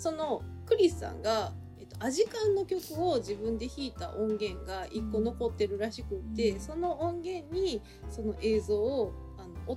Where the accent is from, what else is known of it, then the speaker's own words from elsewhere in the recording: Kagoshima, Japan; そうなんですよ、すごい九州男児なんですよ、実は。